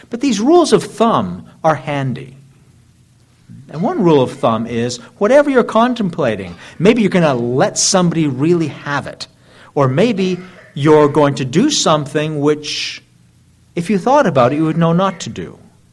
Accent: Scotland, United Kingdom; So as a Scotsman, that just tipped the scales.

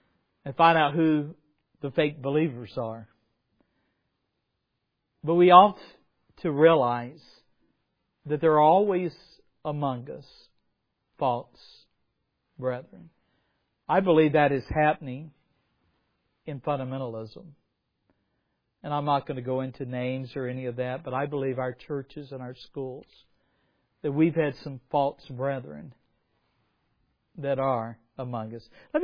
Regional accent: South Crossroad, the South, United States; accent: Southern; And you can probably hear a little bit of Southern in my accent. I grew up about an hour from here. I grew up in the country near South Crossroad, and I went to a school called Buford.

